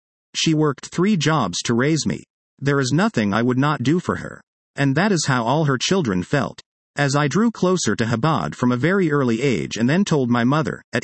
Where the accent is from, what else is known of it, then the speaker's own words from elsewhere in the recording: Florida, United States; As children growing up in Florida, my mother often took us to Disney World.